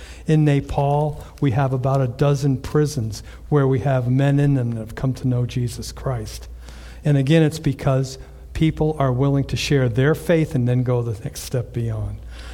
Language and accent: English; United States; the driver says to me, "You're American." I guess he could tell from my accent, right? And so I said, "Yes."